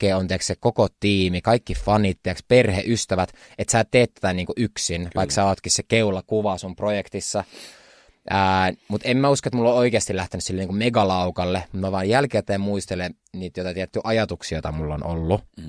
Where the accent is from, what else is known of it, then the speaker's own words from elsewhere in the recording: Kaarina, Southwest Finland, Finland; mä oon Turusta kotoisin, tai siis Kaarnasta, mutta Turusta nämä kaikki koulukaverit